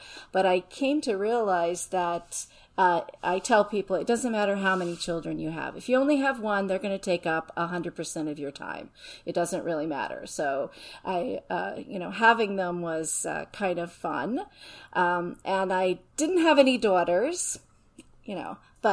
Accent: Florida, United States; also born or lived in Fitchburg, Massachusetts; So I was actually born in Fitchburg, Massachusetts, but I grew up in Florida.

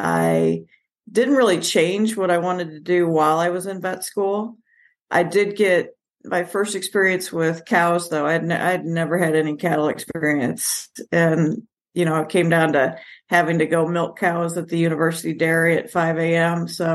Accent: Kentucky, United States; Well, my dad worked for Ford, so we got transferred quite a bit. I spent the most time in Kentucky, and that's how I ended up at Auburn

